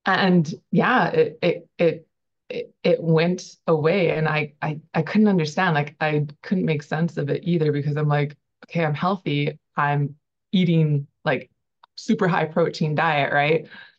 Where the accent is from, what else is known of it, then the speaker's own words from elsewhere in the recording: Manitoba, Canada; I'm from Manitoba, Canada, rural town, little, it's like, yeah, middle of nowhere, basically. I'm 33 years old.